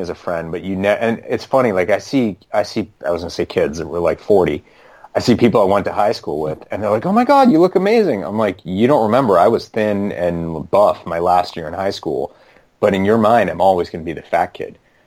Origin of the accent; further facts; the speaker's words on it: Massachusetts, United States; And you know, growing up in the Boston area, like, there's plenty of neighborhoods where you don't talk about that kind of stuff.